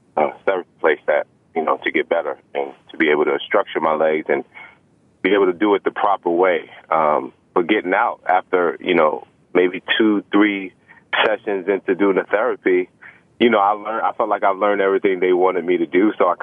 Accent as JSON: {"language": "English", "town": "Brooklyn", "region": "New York", "country": "United States", "tie": "born or raised there", "said": "growing up in Brooklyn, especially the Brownsville area"}